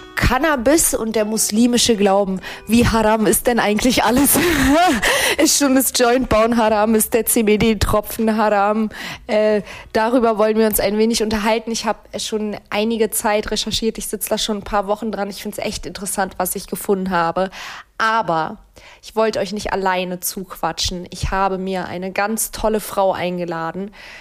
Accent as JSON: {"language": "German", "country": "Turkey", "said": "weil ich bin Türkin"}